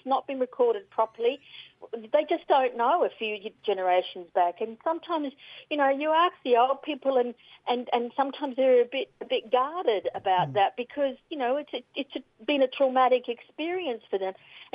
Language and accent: English; New South Wales, Australia; Oh, I'm from Bundjalung Country, northern New South Wales. Both sides of my family, mum and dad, Aboriginal.